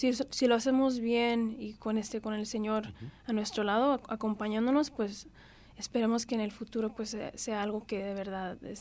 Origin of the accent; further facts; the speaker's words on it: Chicago, Illinois, United States; yo soy del sur de Chicago y pues allá hay muchísimos.